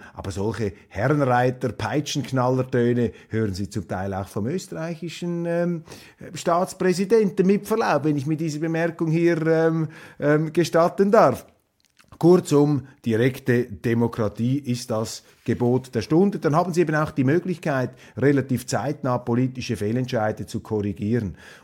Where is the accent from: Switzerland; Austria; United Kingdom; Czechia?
Switzerland; Als Schweizer empfinde ich das sehr stark